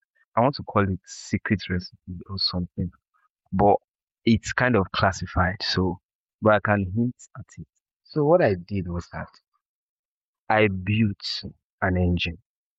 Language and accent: English; Lagos, Nigeria; and I'm from Lagos, Nigeria.